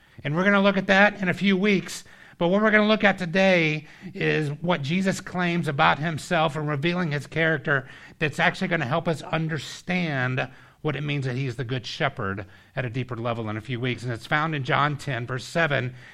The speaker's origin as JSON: {"language": "English", "town": "Atlanta", "region": "Georgia", "country": "United States", "lives_now": "New York, United States", "said": "told him I was originally from Atlanta, living in New York now."}